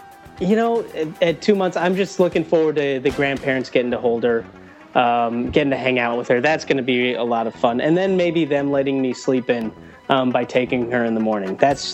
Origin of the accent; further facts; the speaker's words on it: Midwest, United States; I mean, both you and I, JD, we grew up in the Midwest.